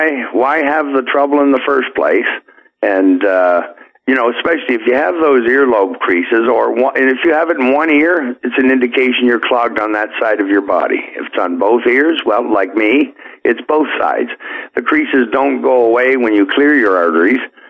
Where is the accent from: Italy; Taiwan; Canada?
Canada; You know, I'm a Canadian, but I'm kind of from Missouri, as they say, the show me state.